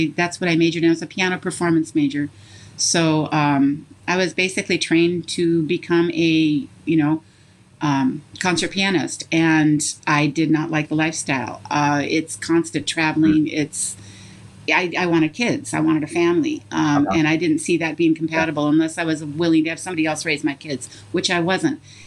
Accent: Seattle, Washington, United States; a good pianist, the best in the whole Seattle area, because I grew up in Seattle.

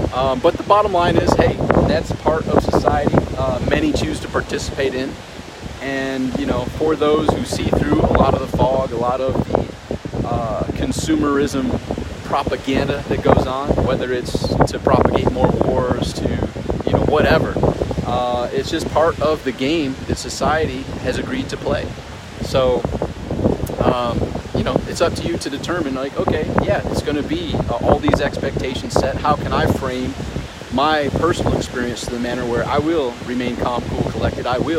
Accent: Rochester, New York, United States; I'm from Rochester, New York, and I have gone through those winters of scraping the ice off the windshield

